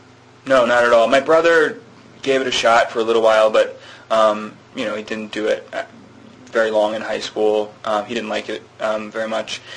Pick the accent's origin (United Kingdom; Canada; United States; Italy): United States; Texas; Well, I grew up in Texas